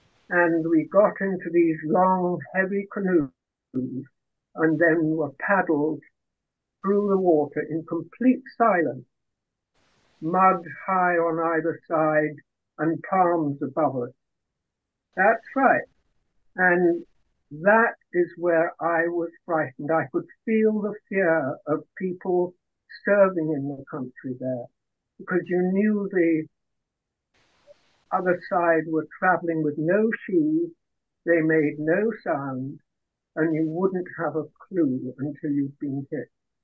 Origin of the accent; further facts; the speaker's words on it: India; now in United States; Yes, I was born in India, up just in the foothills of the Himalayas.